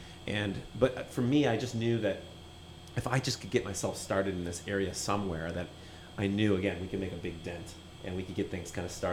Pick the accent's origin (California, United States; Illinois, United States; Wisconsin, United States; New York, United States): Wisconsin, United States; Green Bay; I'm from Green Bay originally, but kind of made my way around the U.S.